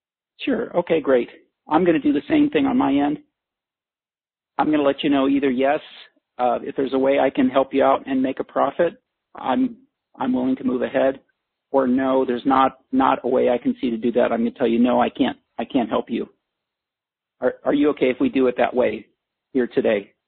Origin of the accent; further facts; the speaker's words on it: Naperville, Illinois, United States; Naperville. So if someone's from Chicago, Naperville is a suburb of that. I will say, hey, yeah, I grew up in Naperville.